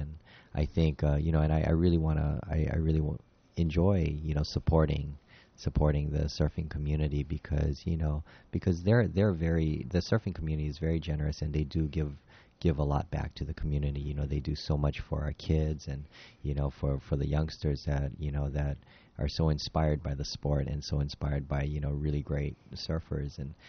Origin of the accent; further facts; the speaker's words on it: Hawaii, United States; because especially growing up in Hawaii, just growing up on the water, and I did some surfing.